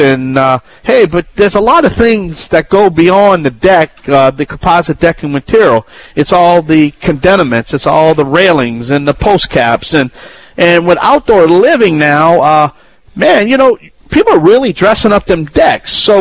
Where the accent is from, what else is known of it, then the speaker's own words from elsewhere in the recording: Louisiana, United States; accent: Cajun; … been on the air for over 15 years.